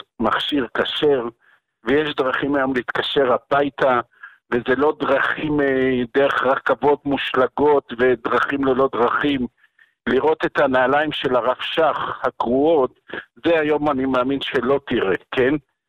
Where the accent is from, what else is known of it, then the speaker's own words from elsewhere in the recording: Tel Aviv, Tel Aviv District, Israel; born there; אני נולדתי בתל אביב, והוריי זיכרונם לברכה, גרו כל השנים בתל אביב